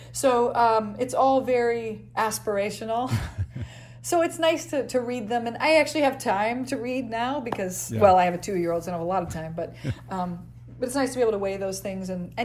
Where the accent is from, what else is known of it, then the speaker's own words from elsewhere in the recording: Midwest, United States; But, you know, I grew up in the Midwest, so I didn't know any different.